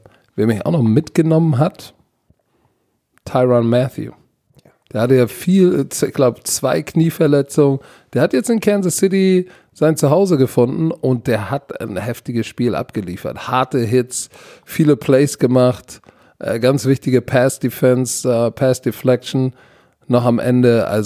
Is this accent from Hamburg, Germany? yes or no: yes; Hamburg, Germany; Als Hamburger nehme ich St. Pauli.